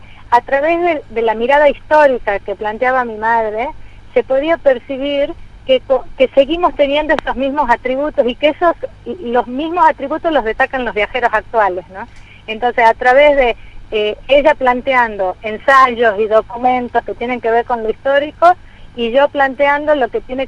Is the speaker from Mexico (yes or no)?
no; Tucumán, Argentina; nosotros como tucumanos